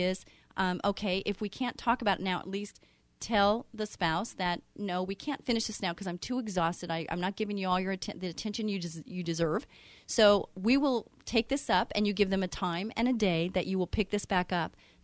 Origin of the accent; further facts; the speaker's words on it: Orange County, California, United States; I grew up in Orange County, so I love that place.